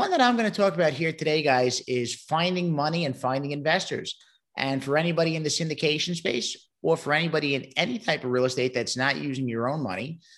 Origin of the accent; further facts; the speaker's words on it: Brooklyn, New York, United States; So originally, I come from Brooklyn, New York. The accent might give it away.